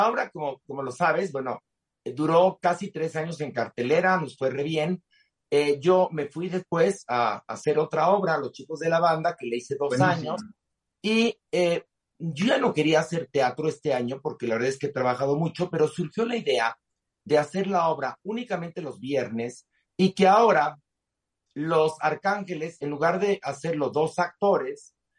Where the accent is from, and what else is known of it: Mexico